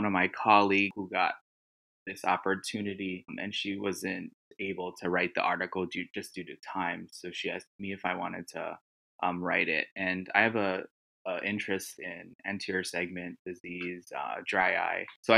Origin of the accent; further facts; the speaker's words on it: Hawaii, United States; So I grew up in Hawaii and I went to undergrad in Oregon.